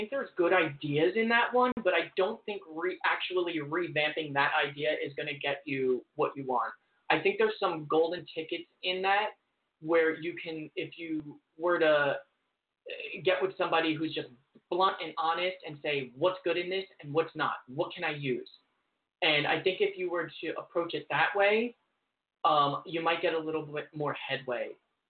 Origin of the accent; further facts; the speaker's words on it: Yonkers, New York, United States; now in Los Angeles, United States; Oh, just I'm from Yonkers, so I just know the 914. I just moved